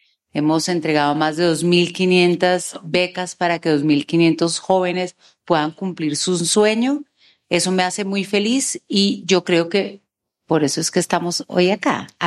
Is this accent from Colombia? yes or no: yes; Bogotá, Colombia; Yo soy bogotana.